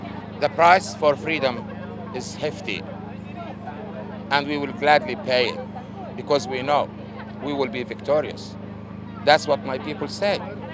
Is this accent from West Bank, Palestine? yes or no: no; Gaza Strip, Palestine; now in Australia; I'm from Gaza.